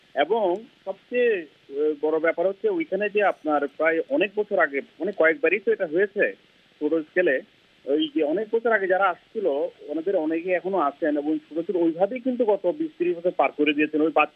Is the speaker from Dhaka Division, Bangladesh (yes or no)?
no; Cox's Bazar, Chittagong Division, Bangladesh; আমার বাড়ি কক্সবাজার, আমি জন্ম হয়েছে কক্সবাজার, আর রোহিঙ্গাদের ভাষাটা আমরা বুঝি, কারণ আমাদের কক্সবাজারে এটা মিক্স অনেক বছর থেকে।